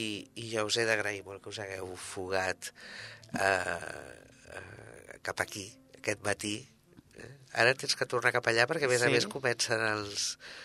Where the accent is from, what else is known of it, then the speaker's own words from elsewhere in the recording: Barcelona, Catalonia, Spain; Jo soc de la Sagrada Família al costat